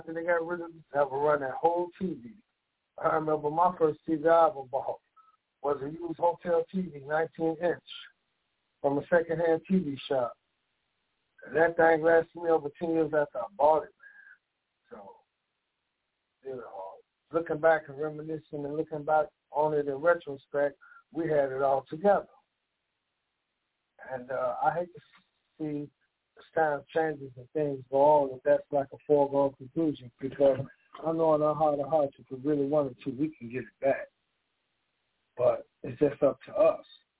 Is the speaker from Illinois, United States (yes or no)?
yes; Chicago, Illinois, United States; growing up in Chicago, man, that we had, it was a boom town.